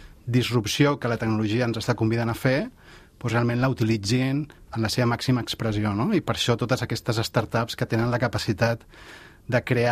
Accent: Tarragona, Catalonia, Spain; jo sóc tarragoní, i el meu primer vol el vaig fer als 22 anys per anar a Menorca

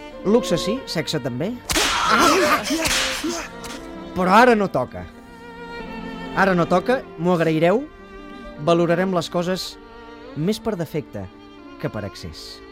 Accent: Catalonia, Spain

